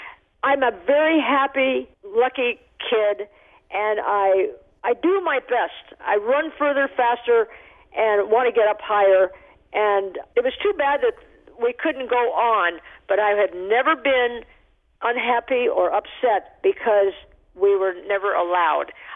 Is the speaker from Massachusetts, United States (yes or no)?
no; Taos, New Mexico, United States; born there; I was born in Taos, New Mexico, and my mother told me about the spirit of the Taos Mountain